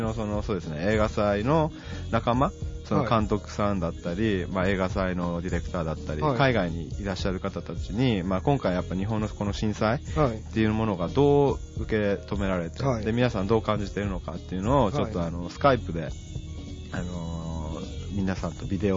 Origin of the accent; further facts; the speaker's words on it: Colombia; also born or lived in Guatemala / Japan / United States; グアテマラで生まれてコロンビアで育って、でその後日本に1回帰ってきて、でまたコロンビアに移って、でその後今度はアメリカに大学行って、でその後ニューヨークで少し仕事をした